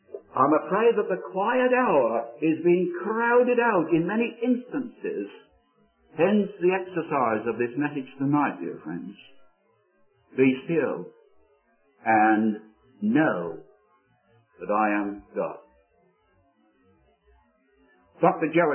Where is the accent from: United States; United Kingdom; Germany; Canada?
United Kingdom; England; of the first things we do after a sea voyage, of course, is to make ourselves a nice cup of tea, being English.